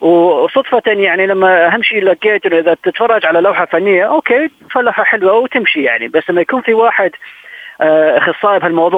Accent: Baghdad, Baghdad Governorate, Iraq; أنا يعني تربيت في العراق وبغداد، وزي ما كل عارفين يعني العراق بلد يعني شاف الحروب والمآسي

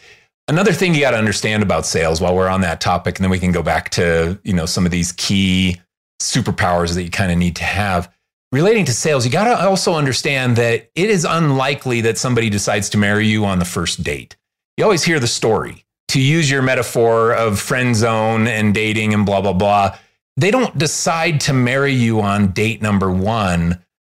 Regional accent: Chicago, Illinois, United States; now in Salt Lake City, United States; I'm from Chicago originally, but she had family here.

